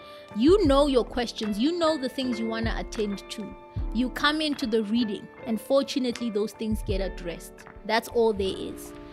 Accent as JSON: {"language": "English", "country": "South Africa", "said": "I come from the Xhosa background, and we do our things like this, like that, like that, like this."}